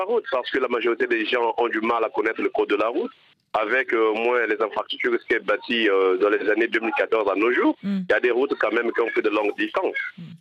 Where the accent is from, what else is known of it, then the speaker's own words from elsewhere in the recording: Republic of the Congo; Chez nous, au Congo-Brazzaville, depuis 2000 à nos jours, les permis s'achètent maintenant.